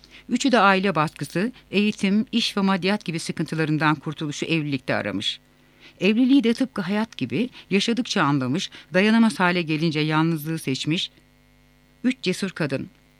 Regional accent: Manisa, Turkey; 1971 yılında Manisa'da doğdum. Rumeli kökenli bir ailenin iki evladının küçüğüyüm.

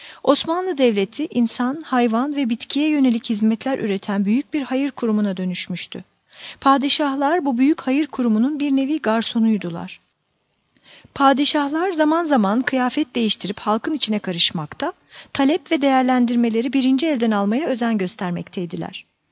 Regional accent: Pazar, Rize, Turkey; Pazarlıyım, Rize'nin bir ilçesi. Ama dünyaya geldiğim yeri ben seçmedim.

